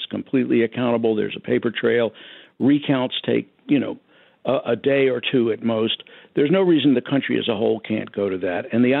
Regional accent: Virginia, United States; I grew up in Virginia at a time when maybe 16 to 17% of the voting age population was allowed to vote.

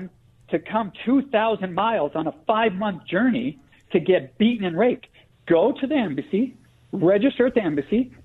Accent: Colombia; English is a second language; I'm from Colombia, so I'm South American.

